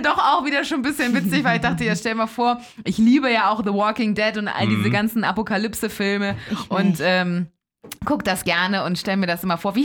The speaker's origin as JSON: {"language": "German", "town": "Elmshorn", "region": "Schleswig-Holstein", "country": "Germany", "said": "Bei uns in Elmshorn, da wo ich herkomme, sind zum Teil auch wirklich die Regale schon leer."}